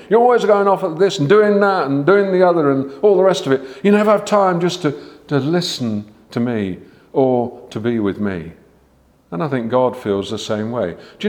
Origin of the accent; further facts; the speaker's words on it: United Kingdom; I'm a British male